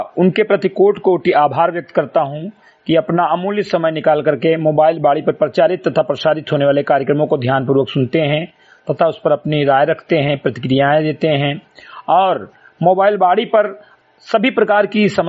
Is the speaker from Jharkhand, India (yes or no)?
no; Uttar Pradesh, India; ग्राम सभा से मेरी विकासखंड मेनपुरवा जनपद बहराइच का मूल निवासी हूं